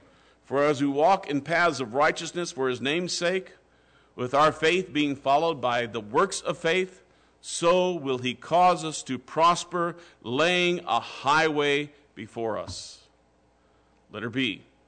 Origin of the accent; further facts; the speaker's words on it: Iowa, United States; now in New Mexico, United States; I'm from Iowa, and we have a lot of gardens in Iowa. I don't know why I never grew a garden there. I waited until I came to New Mexico to try to grow a garden.